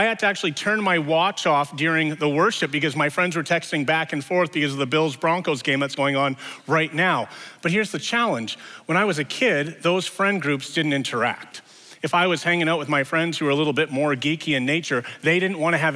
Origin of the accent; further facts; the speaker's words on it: Edmonton, Alberta, Canada; I was born and raised in the North End of Edmonton, attended a North End high school. We went to church in the West End